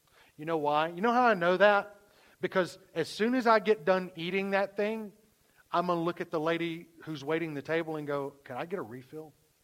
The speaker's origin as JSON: {"language": "English", "region": "the South", "country": "United States", "said": "I'm from the South. I know that's a shock to y'all if you're a guest here today. I'm originally from the South, and no, I don't mean like Wichita."}